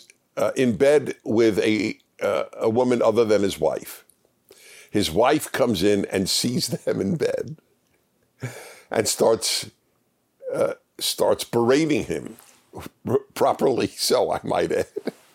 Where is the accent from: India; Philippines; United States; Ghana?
United States; New York; It wasn't even, as we say, I grew up in New York, so we use a term, it didn't stick.